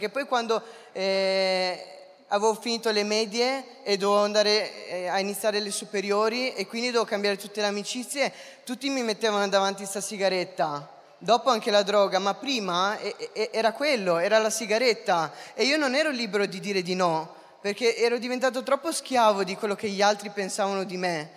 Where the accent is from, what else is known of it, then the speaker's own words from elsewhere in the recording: Cesenatico, Emilia-Romagna, Italy; io poi sono di Cesenatico, quindi sono al mare